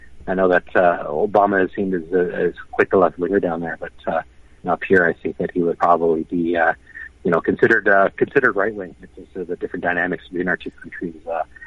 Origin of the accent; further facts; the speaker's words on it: Toronto, Ontario, Canada; I'm born and raised in the Toronto area